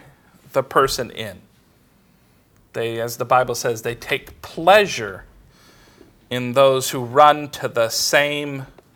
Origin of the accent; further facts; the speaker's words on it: California, United States; I used to go barefoot all the time when I was growing up in California because it was never really cold.